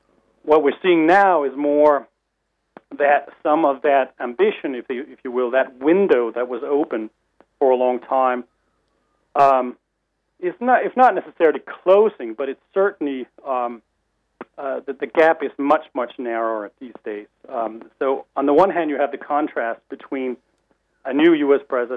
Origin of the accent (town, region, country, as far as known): Denmark; born or raised there; also born or lived in Europe